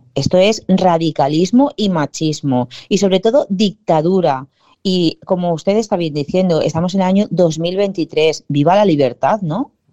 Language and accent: Spanish; Valencian Community, Spain; somos las dos valencianas, ¿vale? Vivimos las dos aquí en la Terreta